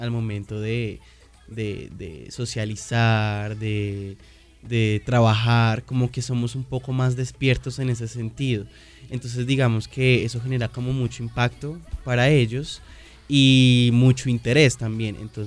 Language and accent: Spanish; Colombia; nosotros como colombianos